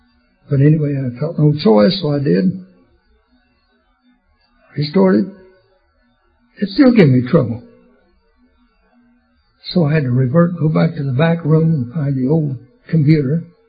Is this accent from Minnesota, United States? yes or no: no; Oklahoma, United States; also born or lived in California; I came out here from California. I'm from Oklahoma. I went to work for Continental Can Company in Stockton.